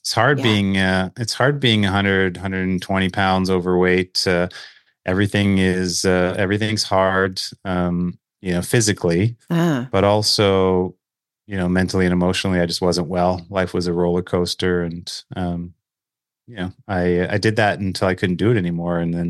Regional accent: the Prairies, Canada; I'm a Canadian, born and raised in the prairies of Canada and live in Winnipeg, Manitoba.

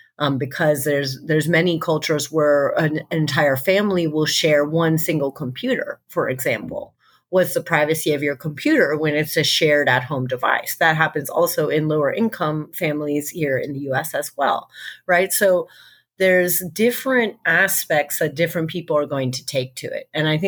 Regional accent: United States; So we're both American.

